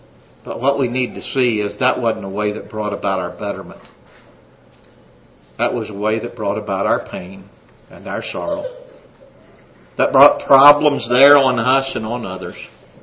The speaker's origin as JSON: {"language": "English", "town": "Pampa", "region": "Texas", "country": "United States", "tie": "born or raised there", "said": "He was the son of the preacher when I was growing up in Pampa, Texas."}